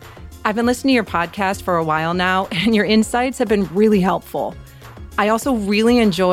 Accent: Denver, Colorado, United States; from Denver.

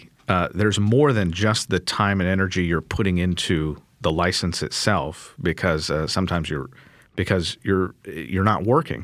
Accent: Kentucky, United States; One of those states is my home state of Kentucky.

